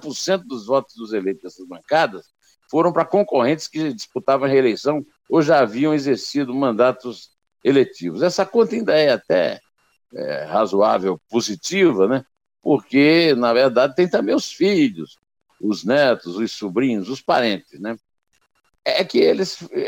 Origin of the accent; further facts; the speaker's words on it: Northeast Region, Brazil; eu, como nordestino, bato palma.